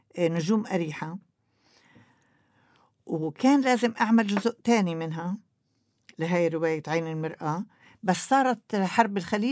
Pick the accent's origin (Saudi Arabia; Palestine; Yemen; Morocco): Palestine; والدكتور رايح لبناني وأنا فلسطينية